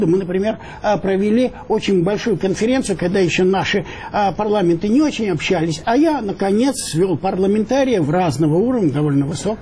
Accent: Odesa, Odesa Oblast, Ukraine; Да, я одессит.

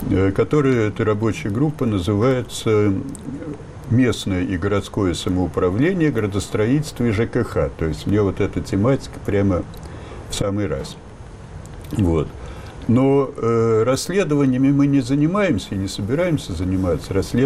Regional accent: Moscow, Russia; Я не юрист, но я москвич

